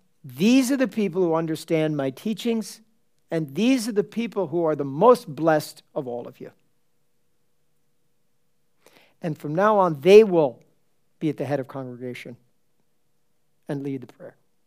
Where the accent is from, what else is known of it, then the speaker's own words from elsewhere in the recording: New York, United States; You know, I'm hail from New York. Everybody knows what happened in New York, right?